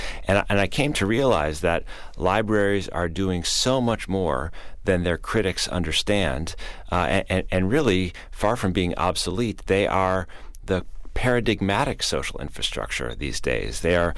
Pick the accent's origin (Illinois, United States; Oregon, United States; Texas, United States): Illinois, United States; Chicago; now in New York City, United States; I live in New York City now, even though I grew up in Chicago and spent a lot of my life in the Midwest.